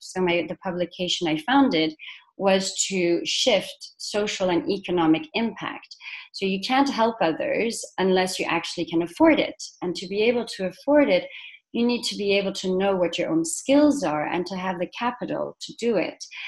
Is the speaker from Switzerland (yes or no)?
yes; Switzerland; My own background is quite mixed. So I have the Latin American side of Colombia, then I have the Western influence of growing up in Switzerland, and then with the Middle Eastern background.